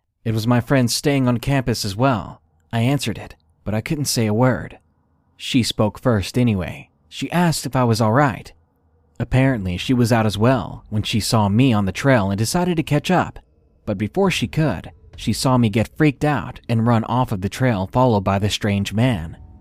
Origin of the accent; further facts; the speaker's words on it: Cincinnati, Ohio, United States; Now, I grew up in Cincinnati, so I always understood.